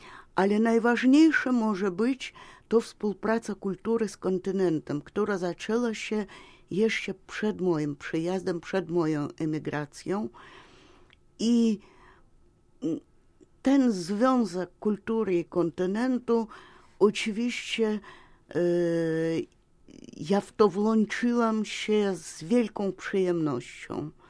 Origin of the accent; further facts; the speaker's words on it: Russia; Polish is a second language; now in Poland; Polką, nie jestem Polką, jestem obywatelką polską, jestem Rosjanką.